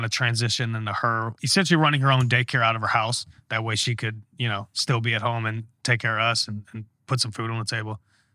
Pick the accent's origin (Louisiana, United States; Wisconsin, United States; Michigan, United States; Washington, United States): Louisiana, United States; Slidell; I'm from Slido, Louisiana.